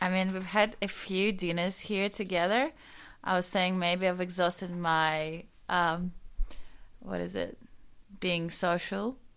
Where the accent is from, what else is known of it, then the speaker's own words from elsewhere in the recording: Russia; English is a second language; moved away; Like, I came from Russia, like, I just got my residency.